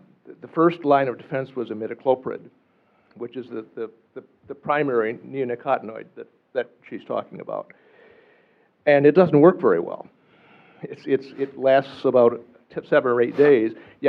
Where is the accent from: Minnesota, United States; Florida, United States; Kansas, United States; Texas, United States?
Minnesota, United States; Edina; Speaking of Minnesota, I'm from Edina, Minnesota, where I grow over 100 roses and a lot of other things.